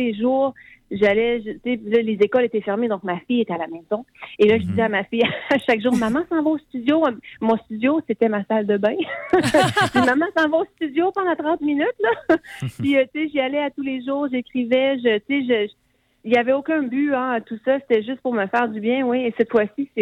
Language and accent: French; Quebec, Canada; now in Montreal, Canada; Moi, je viens de la Beauce. Mm-hmm. Et là, j'habite à Montréal